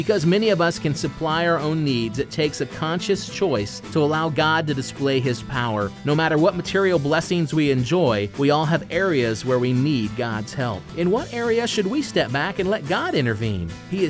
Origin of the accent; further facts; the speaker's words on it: Brazil; English is a second language; When I was growing up in Brazil, my family experienced many occasions